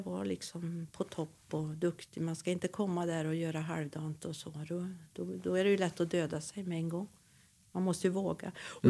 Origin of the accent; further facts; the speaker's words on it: Hagfors, Värmland, Sweden; hon från Mungfors och jag från Hagfors. Och är uppväxta med jantelagen.